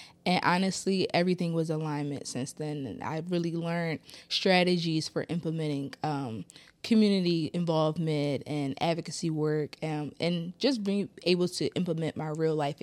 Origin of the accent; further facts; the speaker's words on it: Philadelphia, Pennsylvania, United States; I'm 25 years old. I'm from North Philadelphia.